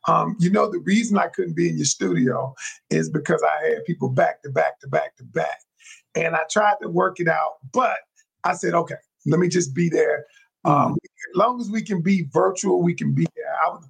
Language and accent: English; Atlanta, Georgia, United States; now in Greensboro, United States; I live in Greensboro, North Carolina. I'm from Atlanta originally, but I went to North Carolina A&T, and I kind of stayed in North Carolina